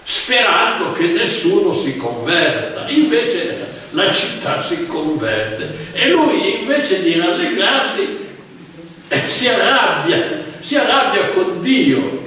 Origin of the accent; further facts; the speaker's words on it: Piedmont, Italy; almeno io che sono piemontese, quando venni a Firenze negli anni giovanili